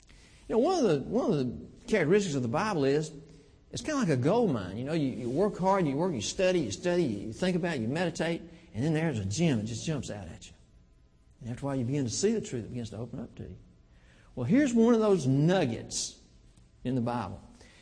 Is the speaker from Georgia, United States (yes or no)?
yes; Augusta, Georgia, United States; Well, I grew up in Augusta.